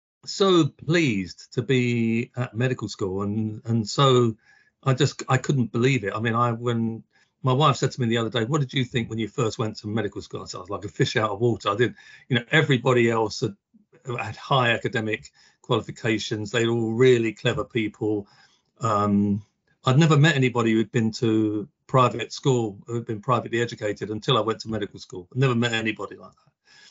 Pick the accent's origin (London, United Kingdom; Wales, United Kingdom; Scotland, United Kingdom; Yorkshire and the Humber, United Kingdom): London, United Kingdom; Hackney; Oh, I'm from Hackney in East London.